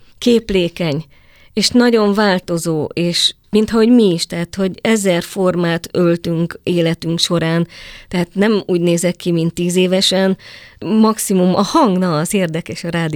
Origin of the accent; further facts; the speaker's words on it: Transylvania, Romania; most hol vagyok otthon, tehát hogy falu, város, Magyarország, Románia, ha itt vagyok, erdélyi magyar vagyok, ha ott vagyok, magyarországi magyar vagyok, vagy román vagy